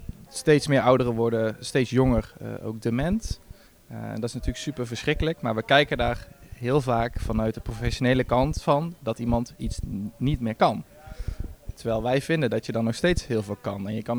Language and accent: Dutch; Oss, North Brabant, Netherlands; Ik kom uit Os